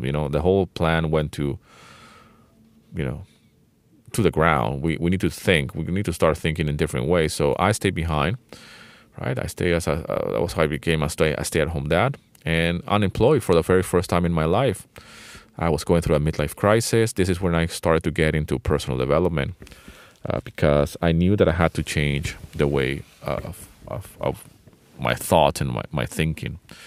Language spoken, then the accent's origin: English; Venezuela; also born or lived in United Kingdom; I am British by birth, but I grew up in Venezuela.